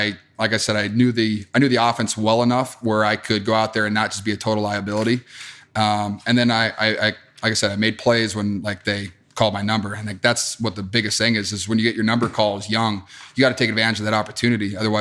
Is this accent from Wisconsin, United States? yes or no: yes; Wisconsin, United States; So just growing up in Wisconsin.